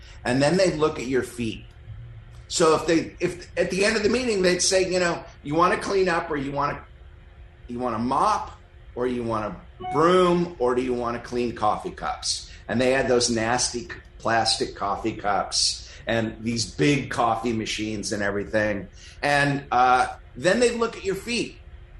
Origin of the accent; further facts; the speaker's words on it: Malibu, California, United States; we grew up together in Malibu. We were little Malibrats in the 70s, little surf punks.